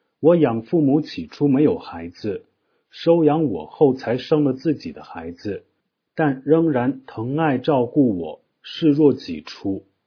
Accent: Dege, Sichuan, China; 就被送到了德格邓阔即德格大臣夏克家里，在德格的拉日玉龙地方。我是在夏克家长大成人的，一直认为那是我的家。

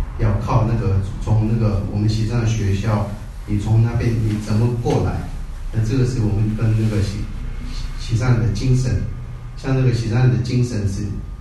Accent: India; 我是那个在印度出生的第二代西藏人，在印度出生，在印度读书，然后在印度长大。

